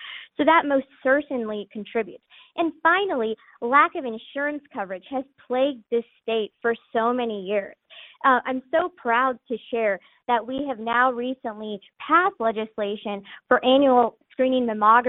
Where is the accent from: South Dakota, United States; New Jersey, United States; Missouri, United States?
Missouri, United States; Chillicothe; also born or lived in Boston, United States; I used to practice in Boston, Massachusetts. I came back to practice in the area in 2018. I'm originally from the area. I'm from Chillicothe, Missouri.